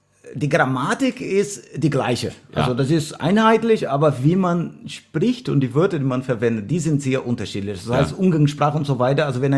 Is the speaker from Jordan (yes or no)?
no; Brazil; now in Selb, Germany; ich bin gebürtiger Brasilianer, ich habe das in Brasilien, also ich bin dort auch aufgewachsen, habe ich mein Studium, mein Bachelorstudium auch dort gemacht und dann hatte ich die Chance erstmal nach Frankreich für 2 bis 3 Jahre zu studieren